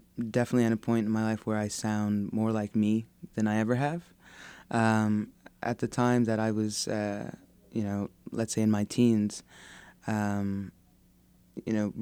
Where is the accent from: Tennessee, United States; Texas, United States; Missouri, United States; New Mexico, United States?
Missouri, United States; Kansas City; I missed my hometown, and it felt like Kansas City was kind of scolding me for leaving.